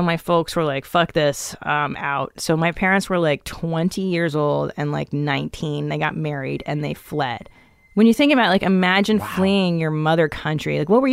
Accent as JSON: {"language": "English", "region": "California", "country": "United States", "tie": "born or raised there", "said": "Yeah, I grew up in the San Fernando Valley."}